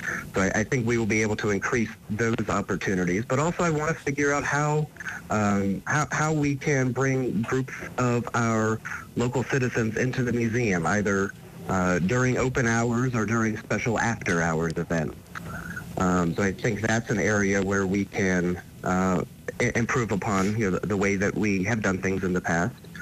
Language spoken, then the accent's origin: English; Virginia, United States; moved away; So I am Virginia, born and raised. So I've lived in a couple of different places around the country, but we were looking for, a new home and a perfect home.